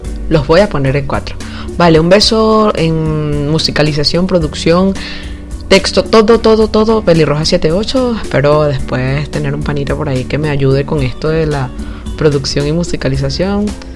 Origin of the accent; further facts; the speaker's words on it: Venezuela; Pues yo como venezolana me siento muy orgullosa